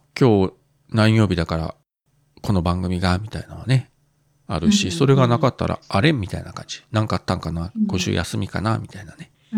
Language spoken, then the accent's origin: Japanese; Kyushu, Japan; 九州生まれ、九州育ちの私なんかがさ、